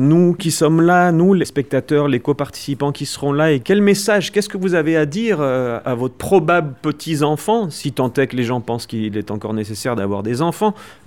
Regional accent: France; now in Mexico; même si je suis français, ma réalité est complètement mexicaine

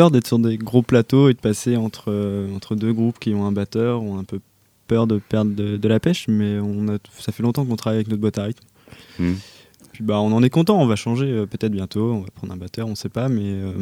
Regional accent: Nantes, Pays de la Loire, France; now in Rennes, France; on vient de Rennes, installé depuis peu et à la base on est nantais et on fait du post-punk.

